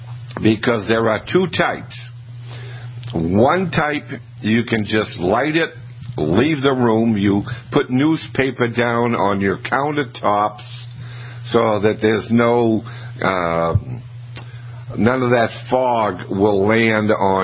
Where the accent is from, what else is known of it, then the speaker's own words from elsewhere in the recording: Maine, United States; And we're doing that with Johnny Select Seeds from Albion, Maine, my home state.